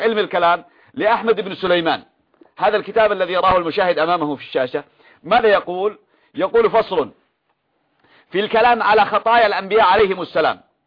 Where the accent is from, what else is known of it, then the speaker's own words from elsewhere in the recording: Yemen; عندنا في اليمن